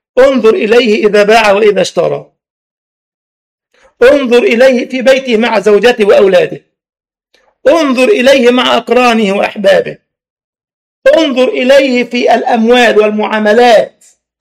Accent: Cairo, Cairo Governorate, Egypt; مقابر الامام الشافعي عندنا في القاهرة

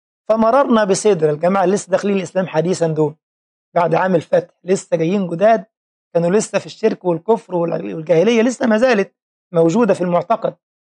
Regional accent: Egypt; يعني أحد الأضرحة في بلدنا مصر مشهور قوي

